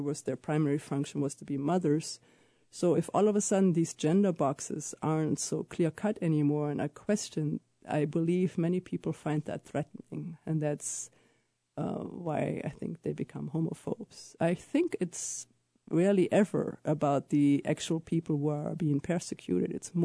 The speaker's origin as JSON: {"language": "English", "country": "Germany", "second_language": "English", "said": "You know, I have an accent. I'm from Germany."}